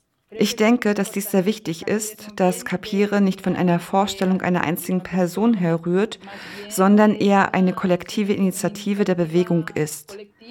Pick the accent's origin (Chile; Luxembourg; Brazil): Brazil; Ich komme aus Brasilien